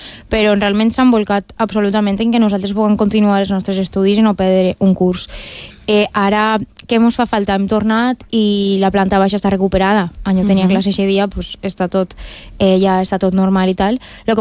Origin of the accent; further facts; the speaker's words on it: Oliva, Valencian Community, Spain; I després en Oliva, que és el meu poble, allí no n'hi ha una tradició folclòrica a nivell cantat arraigada.